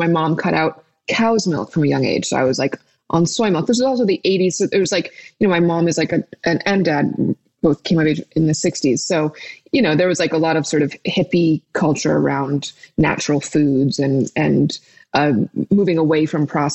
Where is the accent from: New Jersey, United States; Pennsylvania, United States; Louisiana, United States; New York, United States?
New York, United States; New York City; born there; I was born in New York at Lenox Hill Hospital.